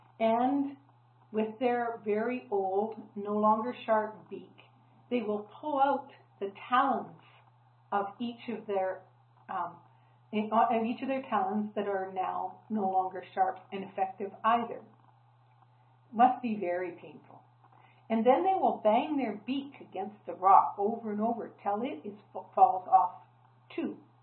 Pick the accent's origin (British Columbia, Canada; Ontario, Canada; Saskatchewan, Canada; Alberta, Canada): British Columbia, Canada; As I've said, I grew up in the Okanagan, and when I was a young teenager, we lived right on Okanagan Lake.